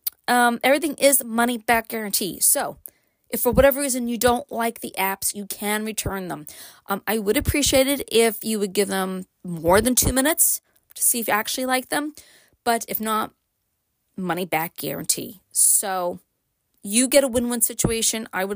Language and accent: English; Brooklyn, New York, United States; I have a book about growing up in Brooklyn and moving to upstate.